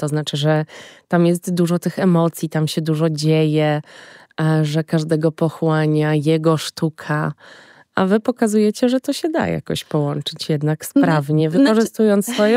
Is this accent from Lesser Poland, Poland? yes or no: no; Warsaw, Masovian Voivodeship, Poland; ja mieszkałam całe życie w Warszawie, urodziłam się w Warszawie, jestem warszawianką rodowitą i pierwszy raz jakby wyprowadziłam się na dłużej.